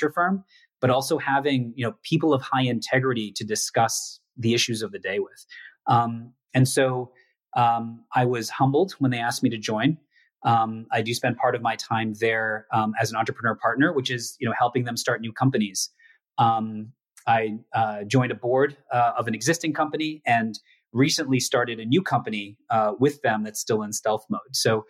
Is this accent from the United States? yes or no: yes; United States; coming back to, you know, to the US, my home country